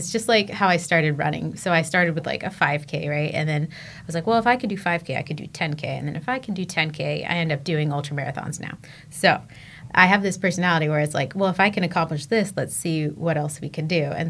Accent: San Diego, California, United States; So to be totally honest, I grew up in San Diego. I was a beach kid. I never went to the mountains.

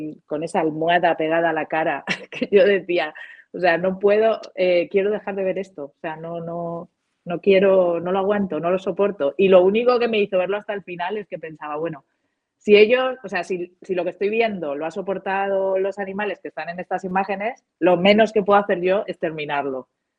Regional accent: Alicante, Valencian Community, Spain; moved away as an adult; also born or lived in Buenos Aires, Argentina; Vivía en Buenos Aires en ese momento, porque viví 11 años en Buenos Aires. O sea, yo soy de Alicante.

